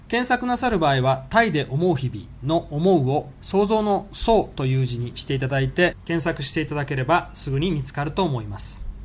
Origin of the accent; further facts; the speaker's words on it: Tokushima, Japan; 我が地元徳島もこの週末は阿波踊りがあるみたいですので、